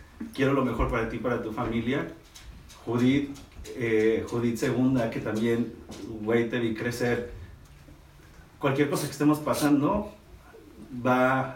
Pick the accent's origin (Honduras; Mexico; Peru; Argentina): Mexico; creo que la mayoría de aquí somos mexicanos. Bueno, creo que todos somos mexicanos.